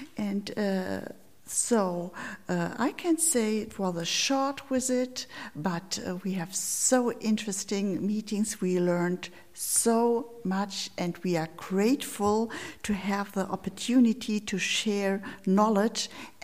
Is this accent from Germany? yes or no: yes; Lower Saxony, Germany; I come from Lower Saxony, which is one of the 16 states that make up the Federal Republic of Germany.